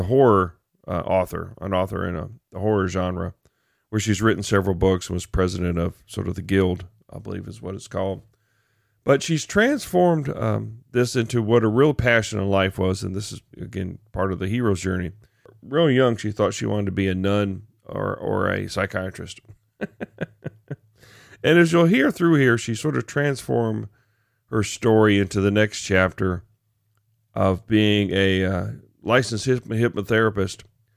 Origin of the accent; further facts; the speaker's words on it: Texas, United States; I grew up in East Texas, and she grew up in Lafayette, Louisiana, or is from that area.